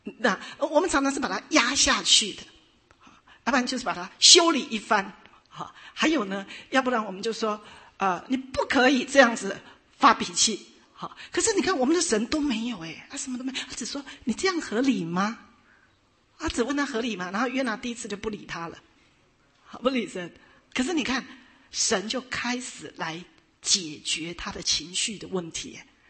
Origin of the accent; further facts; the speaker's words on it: China; 这 我们中国人的头脑没有办法通过